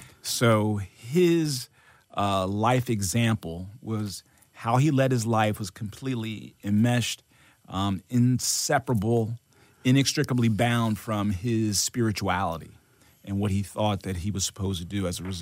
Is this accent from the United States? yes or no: yes; Lansdale, Pennsylvania, United States; born there; I was born in Lansdale, Pennsylvania.